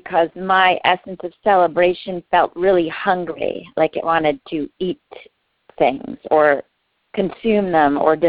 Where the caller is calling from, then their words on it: Hilton Head, South Carolina, United States; Hey, I am calling from Hilton Head, South Carolina.